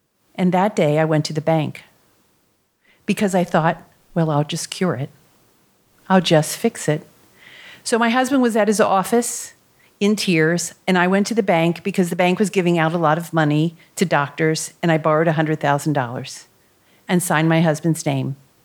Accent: Middletown, Ohio, United States; I'm from Middletown, Ohio. It's a place you've never heard of unless you've read the book Hillbilly Elegy. My parents are from Germany.

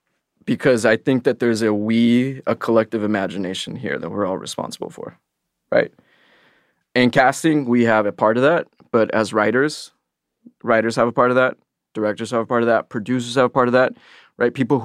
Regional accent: Los Angeles, California, United States; I was born in Compton. I grew up in South Central LA. I went to school like 99% people of color.

